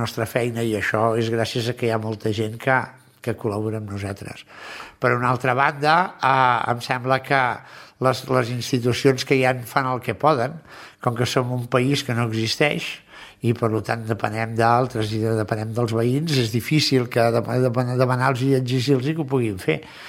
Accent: Catalonia, Spain; com a català, per no llançar res

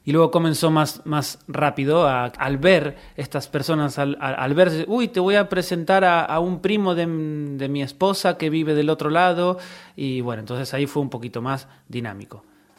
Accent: Argentina; Claro, yo soy argentino y conozco el Montseny como una figura, ¿no?

